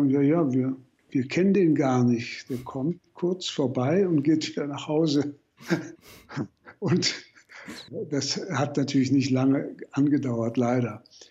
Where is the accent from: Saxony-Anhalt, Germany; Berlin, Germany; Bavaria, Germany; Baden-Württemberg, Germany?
Berlin, Germany; Meine Kindheit in Berlin war eigentlich auch interessant.